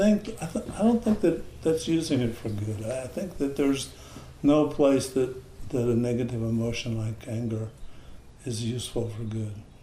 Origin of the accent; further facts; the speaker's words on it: Brazil; I grew up in Brazil, and there was lots.